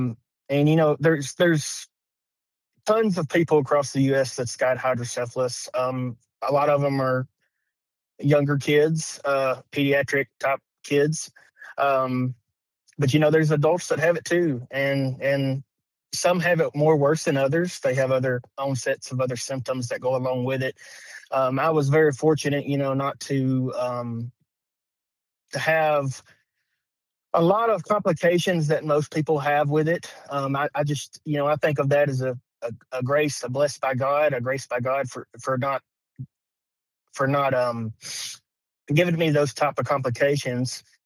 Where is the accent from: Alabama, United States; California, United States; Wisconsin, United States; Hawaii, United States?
Alabama, United States; Killeen; So, Mark, I grew up in Killeen, Alabama, went to Brooks High School, went to college at Northwest Shoals.